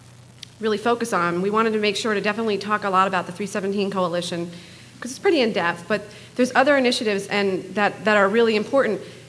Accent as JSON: {"language": "English", "region": "New Jersey", "country": "United States", "said": "I'm a very fast talker. I'm from Jersey."}